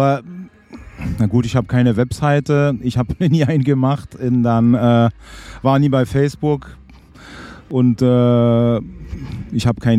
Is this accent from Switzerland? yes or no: yes; Romandy, Switzerland; Ich komme aus der Schweiz, aus der Westschweiz, und dann Flötenunterricht und dann im Dorf in der Blaskapelle eingestiegen.